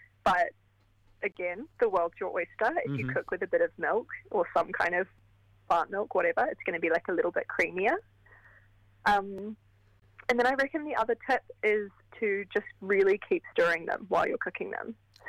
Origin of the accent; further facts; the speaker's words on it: Ireland; I'm Irish.